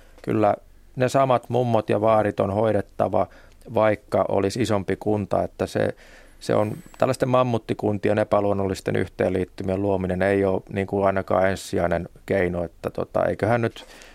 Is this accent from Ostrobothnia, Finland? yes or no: yes; Ostrobothnia, Finland; hän on kaupungista ja minä taas olen Pohjanmaalta, että siinäkin on jo eronsa